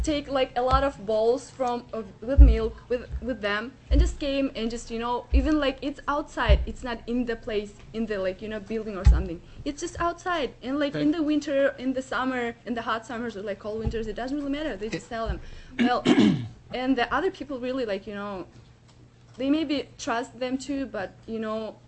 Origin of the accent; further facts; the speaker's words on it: Kyrgyzstan; English is a second language; as I'm from Kyrgyzstan, and as a developing country